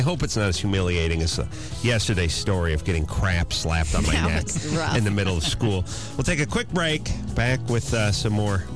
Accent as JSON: {"language": "English", "town": "North Hollywood", "region": "California", "country": "United States", "tie": "born or raised there", "said": "See, that would have never happened where I grew up in North Hollywood."}